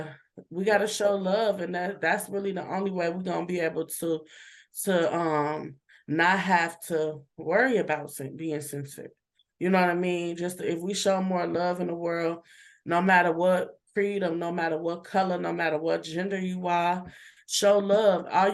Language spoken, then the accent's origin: English; Chicago, Illinois, United States; And you know, I'm from Chicago, so I'm like, okay, everybody is.